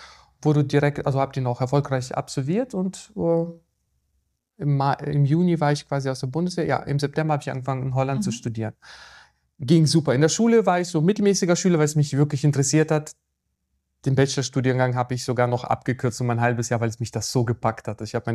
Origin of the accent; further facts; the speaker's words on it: Ukraine; ich bin in der Ukraine mit Fleisch aufgewachsen.